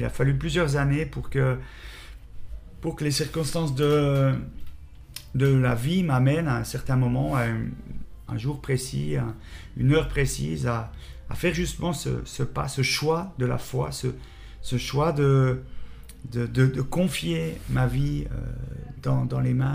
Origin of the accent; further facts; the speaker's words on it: Switzerland; Alors, je viens de Suisse, j'ai 52 ans, je suis marié, père de 4 enfants.